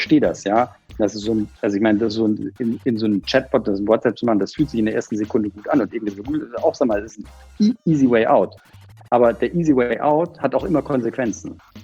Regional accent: Hamburg, Germany; Ich bin Hamburger. Ach so. In Hamburg geboren, im Nordosten von Hamburg aufgewachsen, an der Grenze zu Schleswig-Holstein. Bin jetzt mittlerweile 43

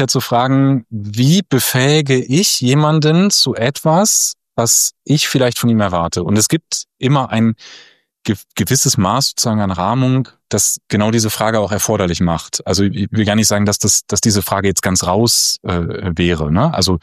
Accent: Lower Saxony, Germany; in meiner Heimat im Emsland

